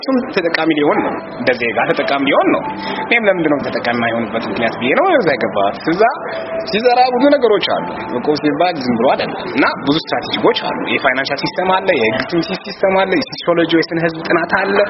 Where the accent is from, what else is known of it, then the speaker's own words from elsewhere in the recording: Mekelle, Tigray, Ethiopia; ተወልጄ ያደኩት መቀሌ ውስጥ ነው። አዳቂ ደብረዳሞ ሰፈር የሚባል ነው ተወልጄ ያደኩት ማለት ነው።